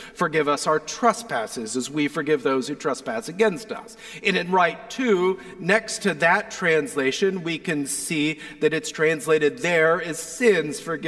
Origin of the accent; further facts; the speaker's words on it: Indiana, United States; I grew up in God's country, in Indiana, where we didn't change our time.